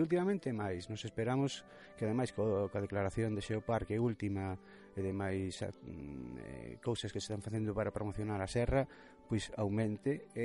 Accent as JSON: {"language": "Galician", "town": "A Coruña", "region": "Galicia", "country": "Spain", "lives_now": "O Courel, Spain", "said": "Non, eu son da Coruña."}